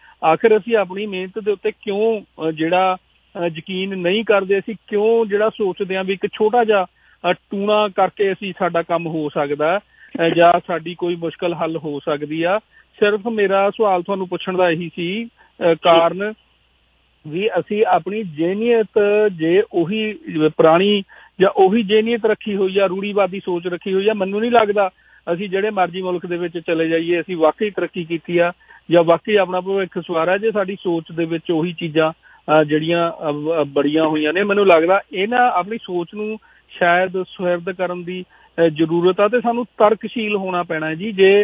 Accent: Punjab, India; now in Canada; ਜੇ ਮੈਂ ਗੱਲ ਕਰਾਂ ਅਸੀਂ ਪੰਜਾਬ ਤੋਂ ਆਏ, ਇੰਡੀਆ ਤੋਂ ਆਏ

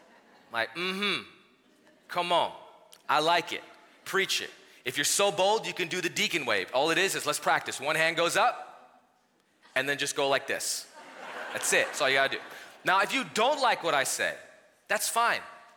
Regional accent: India; in the church I grew up in India

